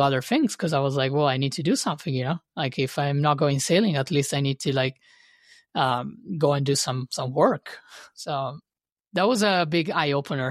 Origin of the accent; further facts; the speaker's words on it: Trieste, Friuli-Venezia Giulia, Italy; I had an opportunity with the owner in my hometown in Trieste to become the skipper